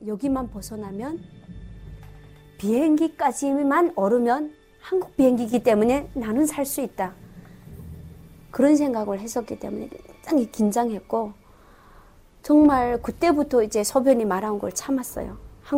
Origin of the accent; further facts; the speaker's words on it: North Korea; moved away; 나는 북한 사람이다.